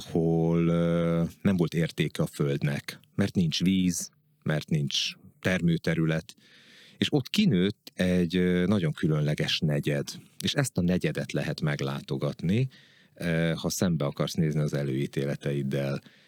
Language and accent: Hungarian; Berettyóújfalu, Hajdú-Bihar, Hungary; born there; mert én Hajdú-Bihar megyében születtem, Berettyóújfalvon, és van egy ilyen nagyon erős bihari identitásom